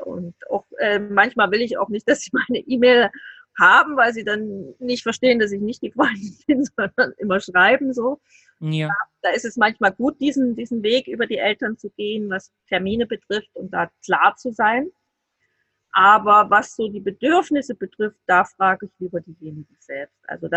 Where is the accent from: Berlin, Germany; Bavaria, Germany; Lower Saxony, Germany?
Bavaria, Germany; sage ich, bin aus Bayern, ich komme da nicht hin